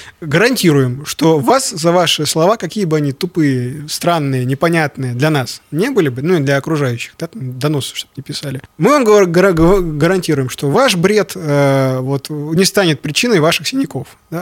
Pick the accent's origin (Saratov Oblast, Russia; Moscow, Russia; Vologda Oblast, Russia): Moscow, Russia; Я просто из России приехал, из Москвы.